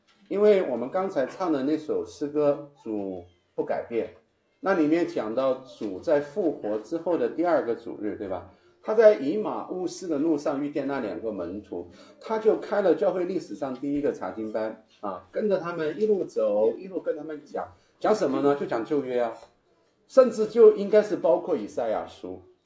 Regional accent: China; 我们中国人也是这么说的，心，我们中国人是说心被什么猪油给蒙了心，对吧？

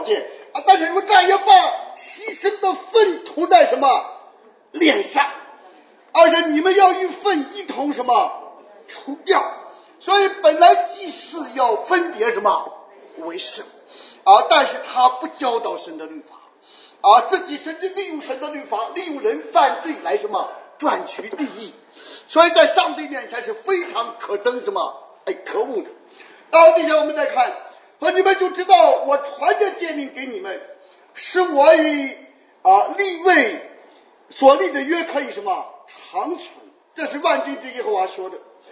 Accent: China; 所以我们中国人不想守法，我们都想让别人守法

